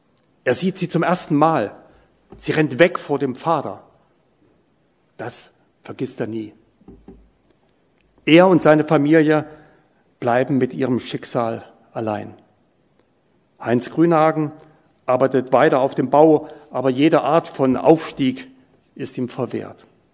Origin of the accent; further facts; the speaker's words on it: East Germany, Germany; Ich erinnere mich, ich war 12 Jahre alt, ein Kind der DDR.